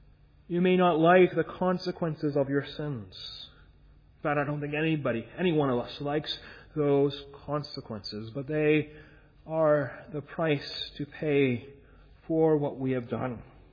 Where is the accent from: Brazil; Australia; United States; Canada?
Canada; As a Canadian, I'm too often inclined to that.